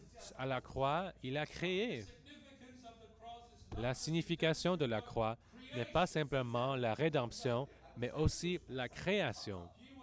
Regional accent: Hong Kong; Moi, je suis Chinois d'Hong Kong.

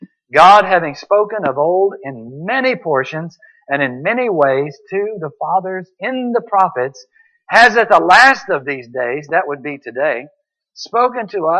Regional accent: Houston, Texas, United States; I came from Houston, Texas.

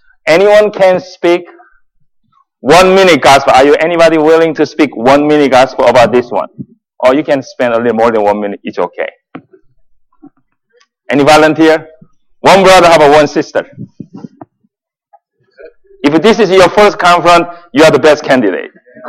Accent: Columbus, Ohio, United States; also born or lived in California; So I'm from Columbus, Ohio. So I used to live in California. And people ask me, where is Columbus?

